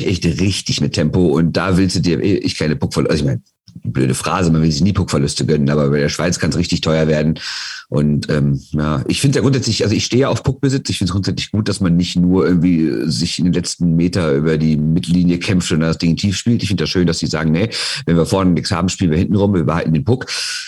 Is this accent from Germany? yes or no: yes; Rhineland, Germany; es ist bei uns im Rheinland ein völlig gängiger Spruch